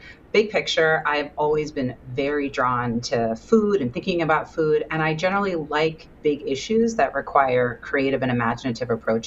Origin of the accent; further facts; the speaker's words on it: Baltimore, Maryland, United States; I was living in California at the time. I drove cross country to see him on my way, because I'm from Baltimore, on my way up to Boston.